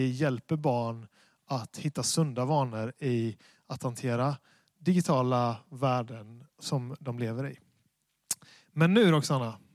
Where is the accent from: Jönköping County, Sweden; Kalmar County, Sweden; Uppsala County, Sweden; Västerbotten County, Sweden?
Jönköping County, Sweden; Bottnaryd; Vi gjorde en föreläsning i Bottnaryd där jag kommer ifrån.